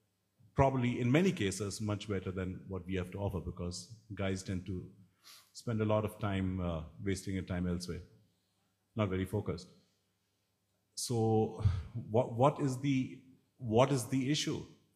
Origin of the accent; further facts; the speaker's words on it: India; English is a second language; I come from India. You should see our software industry.